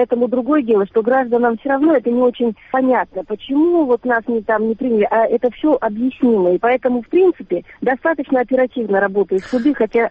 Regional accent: Novosibirsk, Novosibirsk Oblast, Russia; now in Krymsk, Russia; Я приехала из Новосибирска, всю жизнь там прожила.

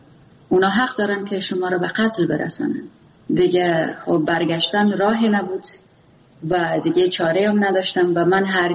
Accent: Afghanistan; first language Pashto; Persian is a second language; ولی خب پیش آمد که اینا ما را باید به قندهار میفرستادن و جنگ میفرستادن، چون ما زبان مادریم پشتو است

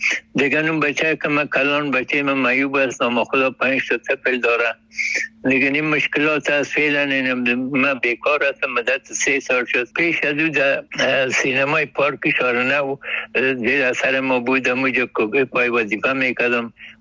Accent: Kabul, Afghanistan; شهر کونی کابل ولایتم هست، مدبوط نایی اول دمی کوچی خرابات بین هنرمندا تبلو شده.

